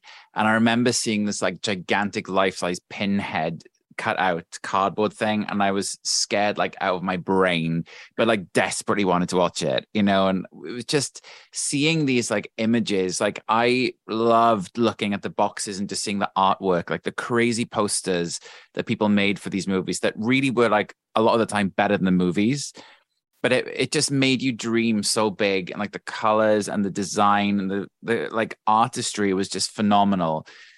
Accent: Wales, United Kingdom; And bear in mind, I grew up in South Wales, so there were limited options other than the mainstream ones.

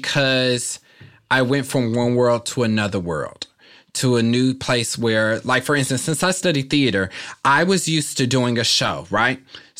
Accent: Kansas City, United States; moved away as an adult; Oh, I'm from Kansas City.

